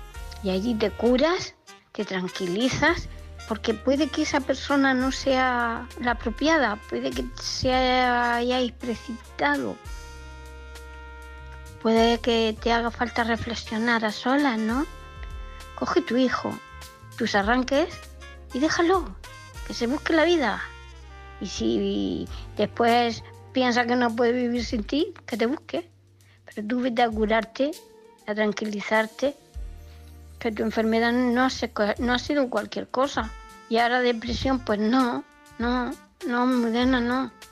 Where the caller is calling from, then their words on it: Murcia, Region of Murcia, Spain; de Murcia.